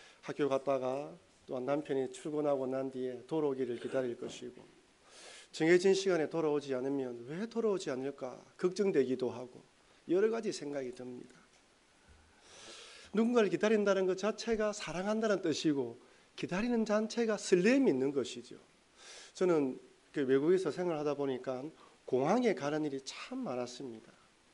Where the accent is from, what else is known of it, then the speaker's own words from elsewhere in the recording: Busan, South Korea; born there; also born or lived in New Zealand; 저는 여기 전포동에서 태어났습니다.